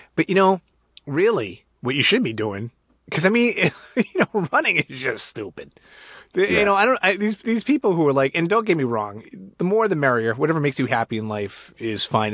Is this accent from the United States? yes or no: yes; New England, United States; I'm from New England originally, so I can, you know, handle this stuff.